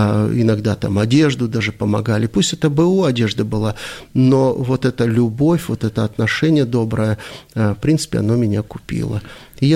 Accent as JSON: {"language": "Russian", "town": "Vladikavkaz", "region": "North Ossetia–Alania", "country": "Russia", "tie": "born there", "said": "Родился я во Владикавказе."}